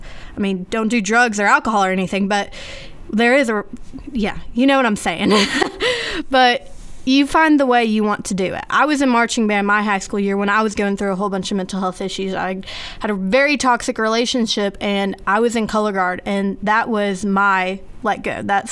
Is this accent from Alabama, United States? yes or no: yes; Cullman, Alabama, United States; And then if you're from my hometown, Coleman, Alabama